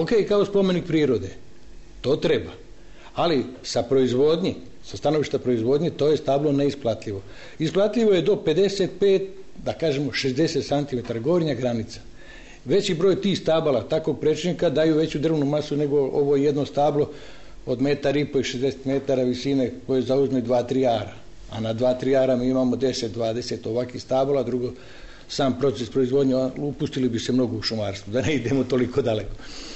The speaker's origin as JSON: {"language": "Serbian", "region": "Šumadija", "country": "Serbia", "moved": "yes", "said": "ja nisam iz ovih krajeva, ja sam došao ovde pre 35 godina, to mi je bilo najteže. Preći Kadinjaču, a kasnije i Debelo brdo. Ja sam opet iz Šumadije, pa malko je ravnije."}